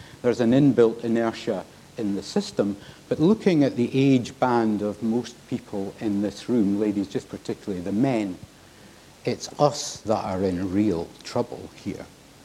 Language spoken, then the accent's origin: English; Scotland, United Kingdom; I'm from Scotland. I'm allowed to. It's a different language we use up there.